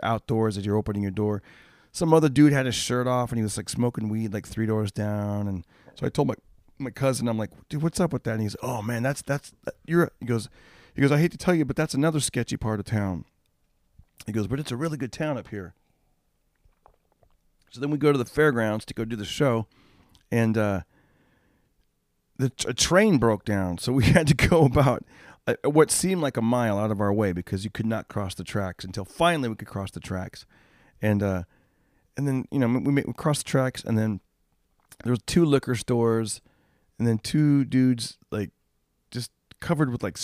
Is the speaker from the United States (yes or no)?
yes; Fresno, California, United States; my hometown of Fresno, if you're going to drive by it on the 99, you're seeing like the back end